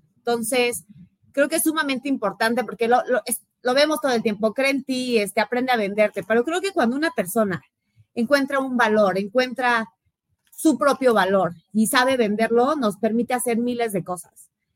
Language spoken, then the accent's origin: Spanish; Querétaro, Mexico; yo soy de Querétaro, estuve un año estudiando en el TEC de Monterrey.